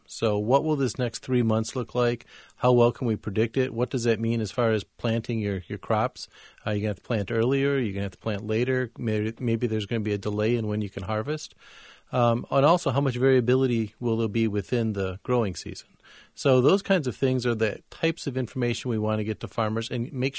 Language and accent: English; Wisconsin, United States; I grew up in Wisconsin, so I'm pretty familiar with farmers.